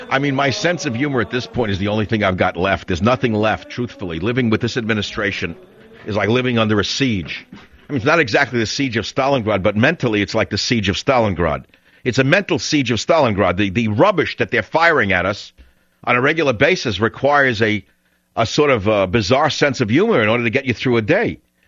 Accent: Bronx, New York, United States; born there; now in California, United States; At heart, I'm really a Texan, even though I'm born in the Bronx. I got to tell you, I don't have a congressman or a senator out here in California.

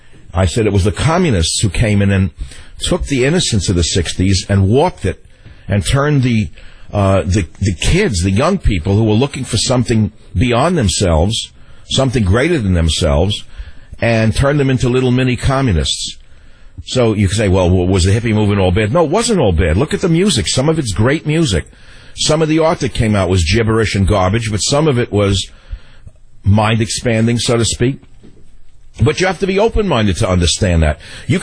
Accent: United States; it offended me as an American

